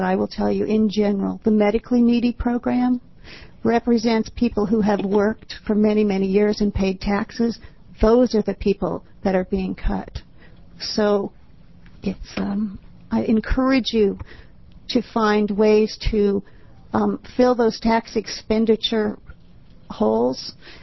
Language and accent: English; Eugene, Oregon, United States; I'm from Eugene, Oregon on Bloomberg Road.